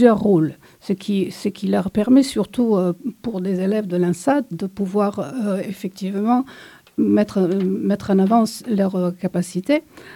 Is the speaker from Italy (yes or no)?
yes; Italy; now in France; je suis italienne